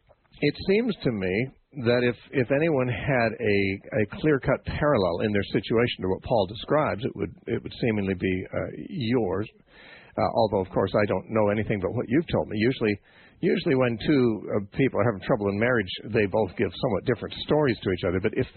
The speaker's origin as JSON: {"language": "English", "town": "Covina", "region": "California", "country": "United States", "tie": "born or raised there", "said": "You know, I grew up in Covina from kindergarten through my junior year in high school. I was in, lived in Covina."}